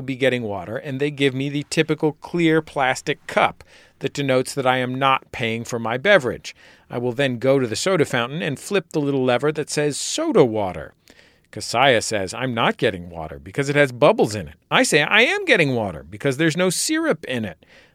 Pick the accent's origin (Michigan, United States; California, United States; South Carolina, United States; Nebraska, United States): California, United States; Well, I grew up in the California of the 1980s